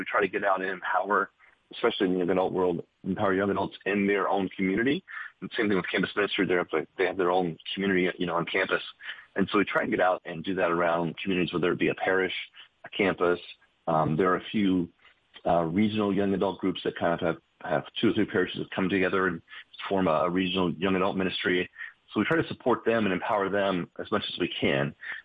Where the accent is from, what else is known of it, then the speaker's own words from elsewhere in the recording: Florida, United States; I grew up in Florida, and I grew up in a Baptist household.